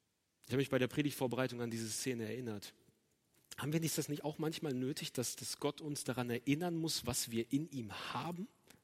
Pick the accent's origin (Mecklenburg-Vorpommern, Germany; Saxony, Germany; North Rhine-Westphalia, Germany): North Rhine-Westphalia, Germany; Soest; wohnhaft in Soest, deswegen ist mir das überhaupt aufgefallen, aus meiner Heimatstadt